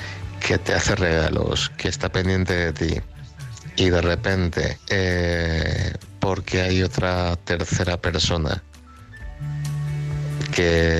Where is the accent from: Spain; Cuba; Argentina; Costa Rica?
Spain; Madrid, Community of Madrid; de Madrid.